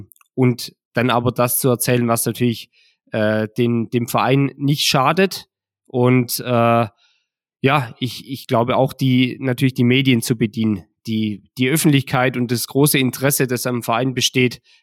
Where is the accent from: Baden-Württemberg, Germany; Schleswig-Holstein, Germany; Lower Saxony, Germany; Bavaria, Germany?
Baden-Württemberg, Germany; ich komme circa eine halbe Stunde weg von Ulm. Also bin schon mit der Region sehr stark verbunden.